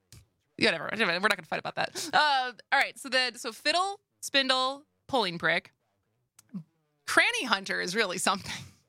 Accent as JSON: {"language": "English", "region": "Wisconsin", "country": "United States", "accent": "Wisconsin", "said": "With my Wisconsin accent."}